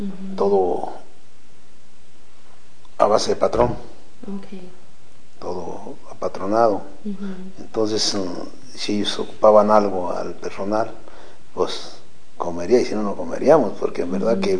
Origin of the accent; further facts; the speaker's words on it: Ocampo, Guanajuato, Mexico; born there; Yo nací en Guanajuato, rancho La Haciendita, municipio de Ocampo, Guanajuato.